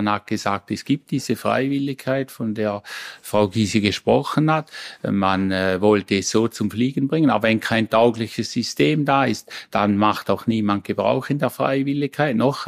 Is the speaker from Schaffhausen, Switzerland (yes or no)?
yes; Schaffhausen, Switzerland; wenn ich als Schaffhauser das mache und auf mich nehme